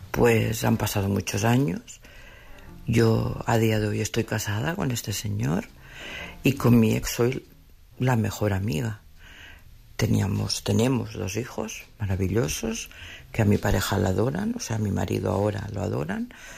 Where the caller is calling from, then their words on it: Asturias, Spain; desde Asturias.